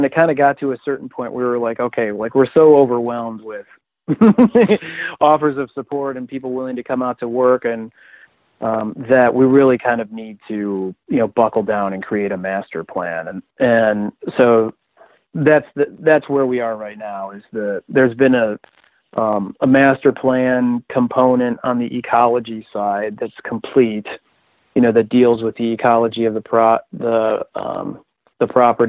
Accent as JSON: {"language": "English", "town": "Lake Forest", "region": "Illinois", "country": "United States", "tie": "born or raised there", "said": "Now I grew up on the North Shore. I actually grew up in Lake Forest."}